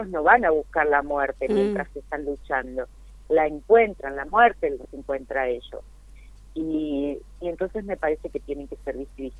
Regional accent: San Luis, Argentina; born there; now in Mendoza, Argentina; y esperemos llegar a San Luis también, que es mi ciudad natal. Así que me encantaría llevarla a mi pueblo.

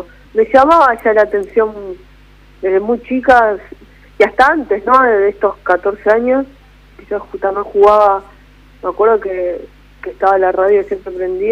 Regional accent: Coghlan, Buenos Aires, Argentina; Fui al centro, soy de Coghlan.

